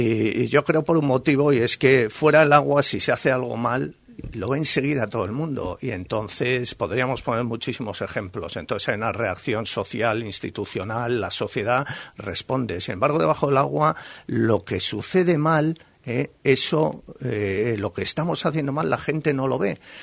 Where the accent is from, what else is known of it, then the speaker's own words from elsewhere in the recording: Lekeitio, Basque Country, Spain; now in Balearic Islands, Spain; Crecí ahí en Lekeitio, ¿no? En Vizcaya